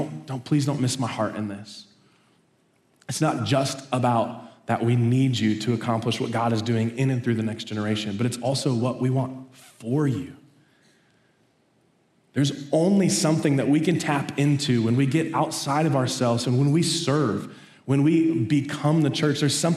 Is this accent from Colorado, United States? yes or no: yes; Colorado, United States; I grew up in Colorado, and I wanted to play for the Denver Broncos. I grew up playing football.